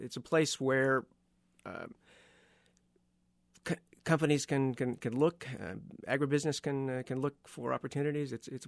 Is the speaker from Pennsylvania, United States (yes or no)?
no; Medford, Oregon, United States; Growing up in Oregon, I always wanted to do something internationally.